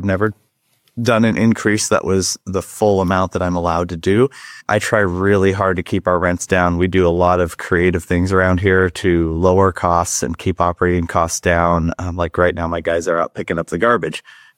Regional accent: Salem, Oregon, United States; Yeah, it's born and raised in Salem.

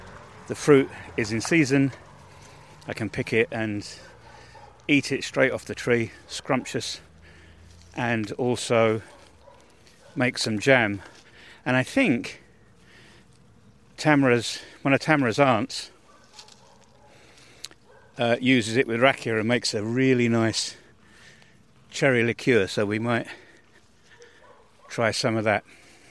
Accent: United Kingdom; I'm being typically British, aren't I?

